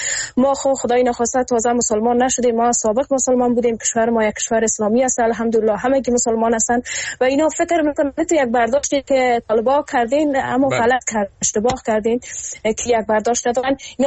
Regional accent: Kabul, Afghanistan; من حسی یک جوانی که در افغانستان بزرگ شدم و مخصوصا در شهر کابل

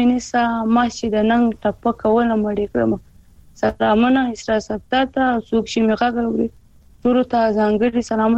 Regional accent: Khyber Pakhtunkhwa, Pakistan; چې زه خو د جنوبي وزیرستان نه یم

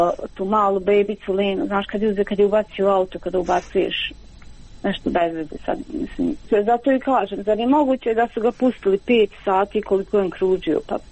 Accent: Gradačac, Federation of Bosnia and Herzegovina, Bosnia & Herzegovina; Znači ujutro je u 8 sačekao kod nas u Gradačcu da se otvori pošta i otišao je podigao to.

